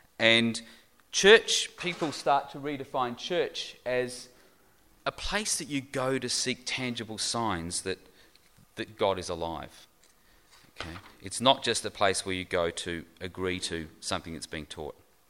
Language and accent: English; Kansas, United States; So I grew up in Kansas, had a background in Methodism.